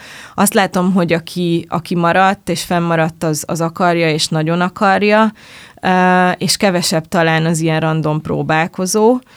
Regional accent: Csopak, Veszprém County, Hungary; én balatonparti gyerekként nőttem fel Csopakon

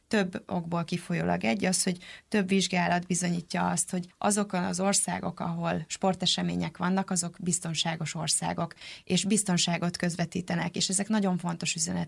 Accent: Szolnok, Jász-Nagykun-Szolnok, Hungary; moved away as an adult; now in Budapest, Hungary; én alapvetően azért Szolnokon nőttem fel, tehát én 18 éves korom óta élek Budapesten

